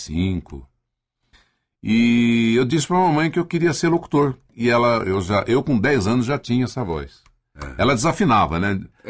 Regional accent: Londrina, Paraná, Brazil; also born or lived in Marília; Eu nasci em Marília. Nasci na Santa Casa de Misericórdia de Marília. Depois eu fui para Londrina, fomos para Londrina.

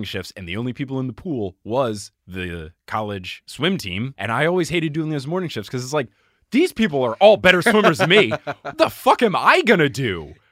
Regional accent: New Jersey, United States; also born or lived in Texas; everyone, all the time when they forget I'm from New Jersey, they're like, oh yeah, you were on a swim team growing up, right? It's like, no, dude, there were no swim teams in New Jersey.

